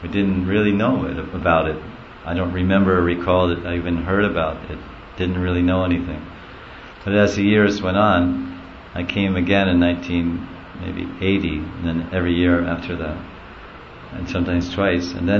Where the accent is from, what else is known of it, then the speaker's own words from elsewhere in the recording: New Jersey, United States; I'm from New Jersey.